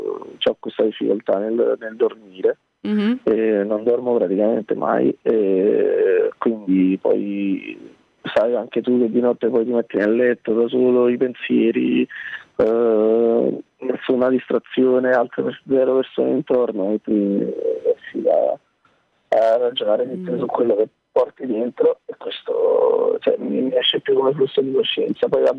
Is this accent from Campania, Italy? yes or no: yes; Sorrento, Campania, Italy; perché io sono di Napoli, cioè di Sorrento